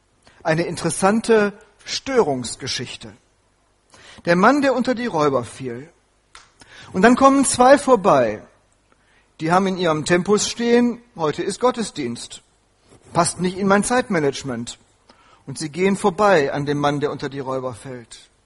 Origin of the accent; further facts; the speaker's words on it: Bielefeld, North Rhine-Westphalia, Germany; bin 1955 geboren. Ich bin damit ein Kind des Kalten Krieges. Und ich bin mit einer Gewissheit aufgewachsen in Bielefeld in Westfalen.